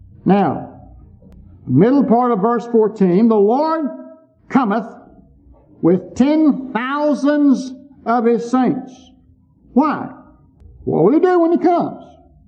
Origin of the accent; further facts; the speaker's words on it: Texas, United States; And I say, well, I'm a Texan, so I hope Texas beats Oklahoma, but they lost.